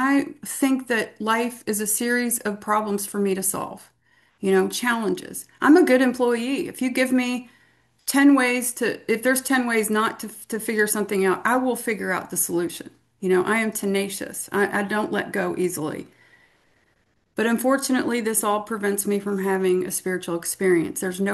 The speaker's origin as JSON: {"language": "English", "town": "Louisville", "region": "Kentucky", "country": "United States", "said": "I am an alcoholic from Louisville, Kentucky."}